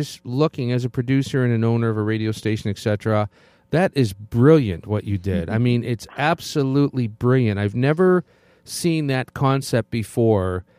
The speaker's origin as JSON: {"language": "English", "region": "New York", "country": "United States", "tie": "born or raised there", "said": "Well, to be quite honest with you, I'm a New Yorker, born and raised, and not a lot of things impress me at all ever."}